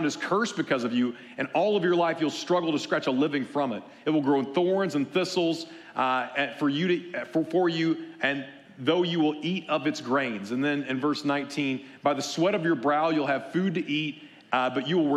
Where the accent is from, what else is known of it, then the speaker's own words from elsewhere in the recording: Missouri, United States; I'm from Southwest Missouri. We're like hillbillies down there, right?